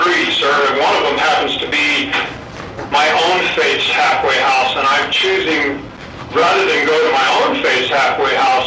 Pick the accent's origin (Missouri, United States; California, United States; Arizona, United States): Arizona, United States; I grew up in Yavapai County